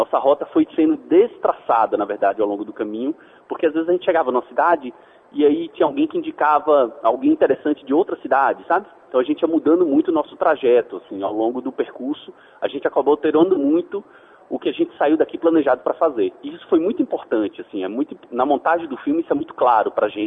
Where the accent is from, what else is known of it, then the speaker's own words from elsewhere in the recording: Bahia, Brazil; Como eu sou baiano, isso facilitou um pouco o processo de produção, porque eu ainda tenho muitos contatos lá, né? Minha família ainda está lá.